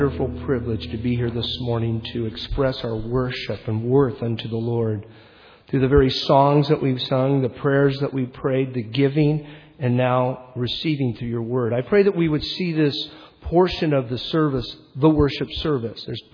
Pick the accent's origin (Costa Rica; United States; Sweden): United States; I am an American to the very bone.